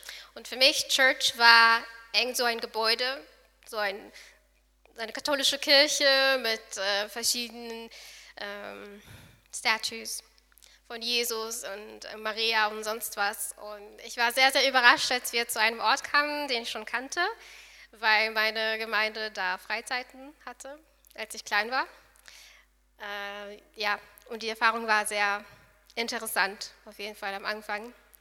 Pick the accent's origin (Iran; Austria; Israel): Israel; wie Aaron schon gesagt hat, und ich bin in Israel aufgewachsen. Meine Eltern waren messianische Juden